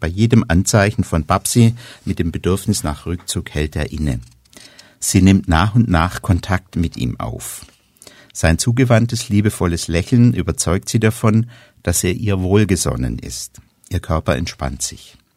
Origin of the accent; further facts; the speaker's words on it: Baden-Württemberg, Germany; ich komme aus der Nähe von Göppingen